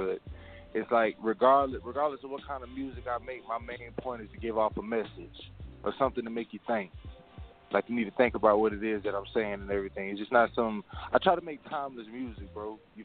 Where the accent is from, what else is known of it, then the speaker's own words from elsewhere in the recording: Daytona Beach, Florida, United States; I'm an 80s baby, late 80s baby and everything like that, man. I'm from Central Florida, like the Daytona Beach area.